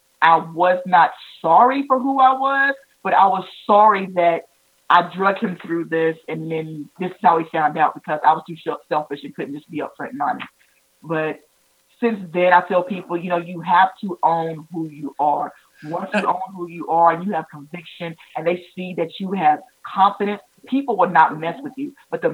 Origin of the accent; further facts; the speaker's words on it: North Carolina, United States; Growing up, I'm from North Carolina and, you know, still kind of south, but not all the way down south.